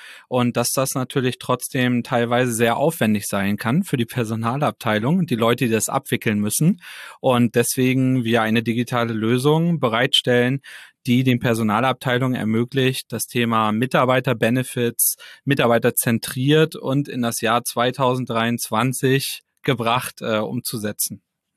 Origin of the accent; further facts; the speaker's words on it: Neubrandenburg, Mecklenburg-Vorpommern, Germany; Ja, also ich bin gebürtiger Neubrandenburger, also von daher Kind aus Mecklenburg-Vorpommern auf jeden Fall. Bin dann zum Studieren nach Berlin gegangen